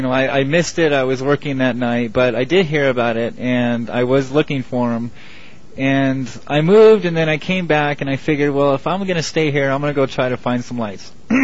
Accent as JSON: {"language": "English", "town": "Phoenix", "region": "Arizona", "country": "United States", "tie": "born there", "also_born_or_lived": "New York", "said": "Well, I was born here in Phoenix, Arizona, but I've traveled all over the place. I've been to New York, and..."}